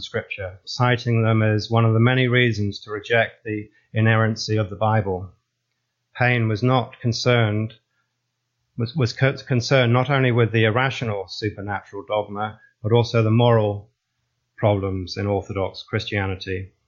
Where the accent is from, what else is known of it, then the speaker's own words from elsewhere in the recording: United Kingdom; now in United States; Now, being a Brit, I obviously been here about 20 years